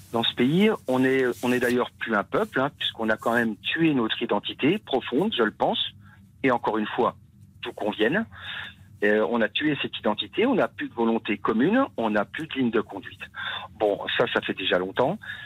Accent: France; born there; Moi, je ne m'appelle pas Dupont. Je suis né en France, je ne m'appelle pas Dupont pour autant, et mon pays, il s'appelle la France

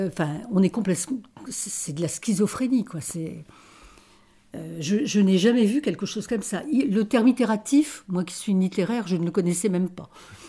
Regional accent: Dunkirk, Hauts-de-France, France; Moi, je viens de Dunkerque, du Nord.

